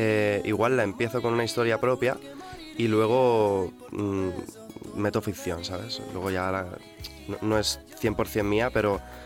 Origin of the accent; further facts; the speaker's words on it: Valencian Community, Spain; Soy valenciano, más o menos, al final.